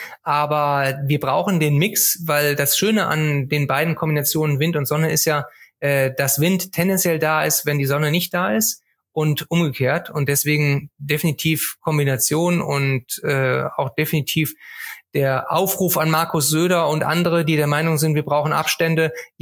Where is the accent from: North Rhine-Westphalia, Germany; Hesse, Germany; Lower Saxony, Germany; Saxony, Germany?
North Rhine-Westphalia, Germany; Cologne; Oh, ja, also als Kölner tut es mir sehr, sehr weh, das zu sagen.